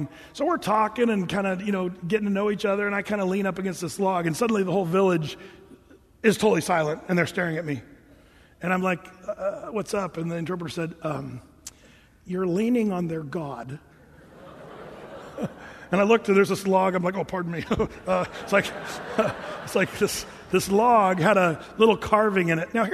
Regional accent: United States; And as an American, I think, yeah, that's idolatry, you know, when you have this little object that you worship and all this stuff.

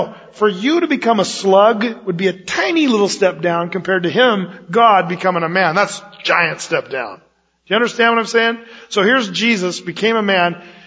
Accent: United States; I am proud to be an American. I love being an American.

